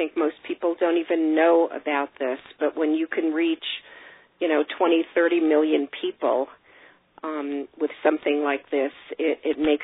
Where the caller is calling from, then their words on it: Denver, Colorado, United States; I'm calling from Denver, Colorado.